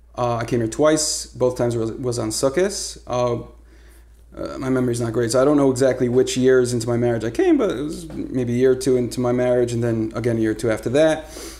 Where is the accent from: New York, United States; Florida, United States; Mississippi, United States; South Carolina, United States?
New York, United States; Brooklyn; And I grew up in Brooklyn, in the heart of it, Kensington.